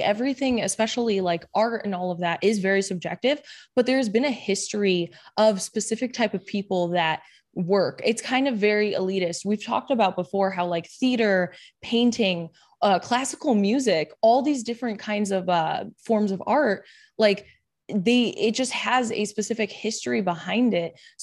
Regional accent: Chicago, Illinois, United States; I'm from Chicago for anyone who doesn't know.

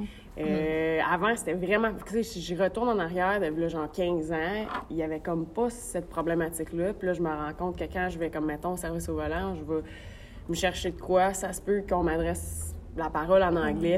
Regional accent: Ontario, Canada; je le dis haut et fort que je suis franco-ontarienne.

